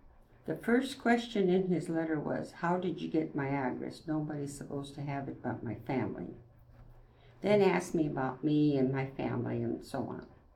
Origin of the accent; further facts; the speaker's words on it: Wisconsin, United States; I grew up on a dairy farm in Wisconsin, worked hard, milked cows all by hand, and did very hard work.